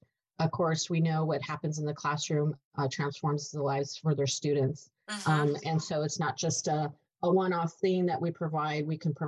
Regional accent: Los Angeles, California, United States; I'm originally from East LA, and so I'm excited to be going to attend this event in Southgate. You know, it's my old neighborhood, my old background, awesome.

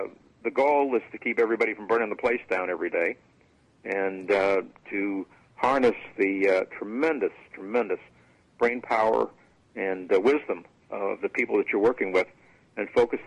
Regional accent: Chicago, Illinois, United States; No, I look normal in every other respect, but I'm actually from the Chicago area.

